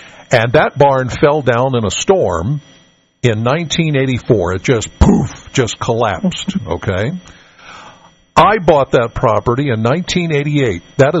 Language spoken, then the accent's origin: English; Penns Valley, Pennsylvania, United States; I'm from Penns Valley.